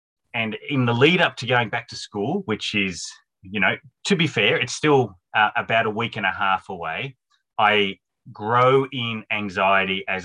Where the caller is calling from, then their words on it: Australia; I'm tuning in from Australia.